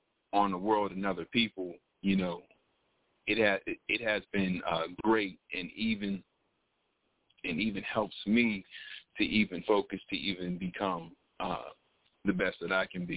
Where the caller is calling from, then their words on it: Pittsburgh, Pennsylvania, United States; calling out of Pittsburgh, Pennsylvania.